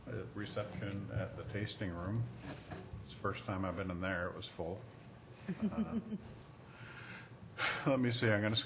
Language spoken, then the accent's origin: English; Ketchikan, Alaska, United States; I'm from Ketchikan, so the Rotary speaker was a local boy to me.